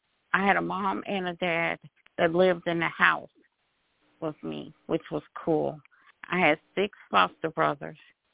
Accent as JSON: {"language": "English", "town": "Birmingham", "region": "Alabama", "country": "United States", "tie": "born there", "said": "First thing I want to say is I'm 57 years old. I was born in Birmingham, Alabama in 1965 to a single parent."}